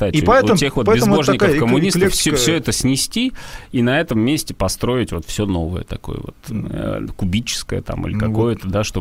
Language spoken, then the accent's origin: Russian; Tambov, Tambov Oblast, Russia; а люди из глубинки, как из Тамбова, если в Москве редко бываем